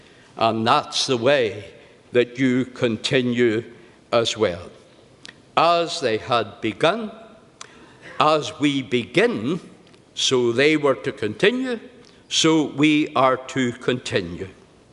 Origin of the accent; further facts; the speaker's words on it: Belfast, Northern Ireland, United Kingdom; When I was a wee boy growing up in Belfast many years ago, feels like hundreds of years ago